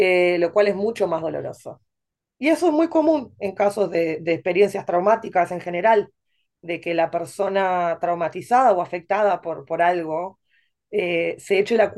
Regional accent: Uruguay; moved away as an adult; now in New York, United States; Yo soy inmigrante, nací en Uruguay, estudié en la Facultad de Psicología y luego me vine a New York, en donde me seguí entrenando en psicoanálisis. Hace 10 años, un poco más de 10 años que estoy acá

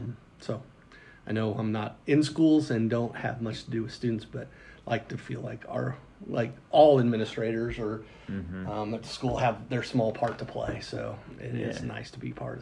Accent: Fishers, Indiana, United States; Yeah, I grew up in Fishers, Indiana, so northeast side.

